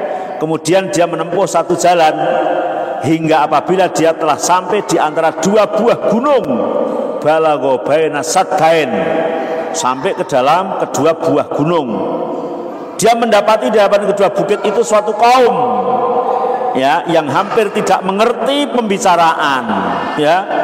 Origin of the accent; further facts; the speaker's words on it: Java, Indonesia; Kadang-kadang saya orang Jawa, cok nyeletuk bahasa Jawa, walaupun Indonesia ada Jawanya.